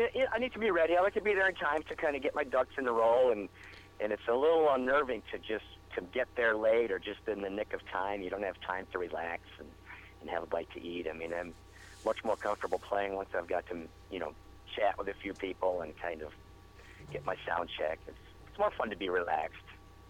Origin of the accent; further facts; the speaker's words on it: Marine City, Michigan, United States; Yeah, I'm born and raised in Marine City, but Port Huron is my musical center